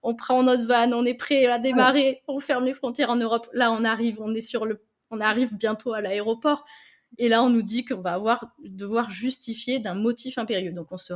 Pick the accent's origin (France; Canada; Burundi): France; on est français.